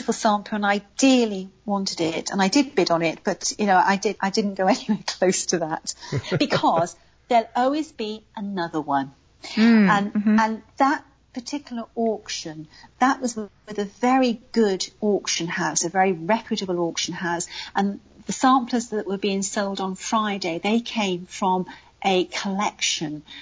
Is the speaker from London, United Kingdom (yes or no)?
no; Newport, Wales, United Kingdom; born there; I was born in Newport, South Wales, which is the town next to Pontypool.